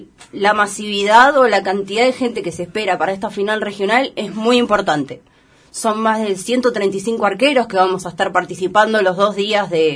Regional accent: Buenos Aires, Argentina; Soy principalmente de Buenos Aires, vivo en Buenos Aires

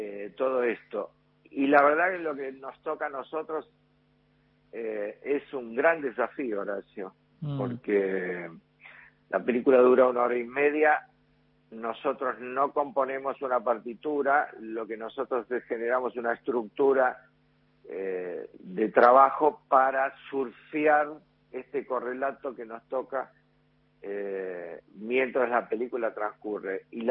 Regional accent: Poland; Yo soy polaco también.

